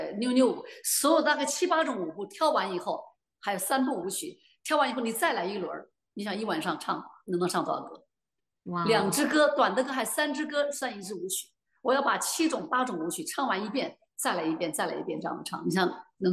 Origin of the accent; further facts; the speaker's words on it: China; 我说 no no no，我是中国人，我爸爸妈妈就是这个样子的